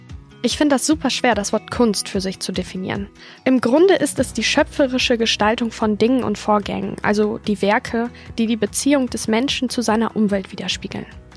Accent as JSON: {"language": "German", "town": "Haselünne", "region": "Lower Saxony", "country": "Germany", "tie": "born there", "also_born_or_lived": "Dortmund", "said": "Ich bin 26 Jahre alt und Regionalmanagerin beim Zweckverband Erholungsgebiet Hasetal. Ich bin in Haselünne geboren, war dann für meine Ausbildung in Dortmund und bin jetzt wieder zurückgekommen."}